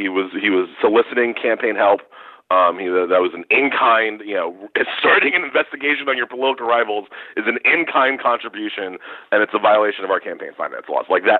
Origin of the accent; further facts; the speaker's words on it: Queens, New York, United States; born there; Yeah. I like to tell people, look, I was born in Queens.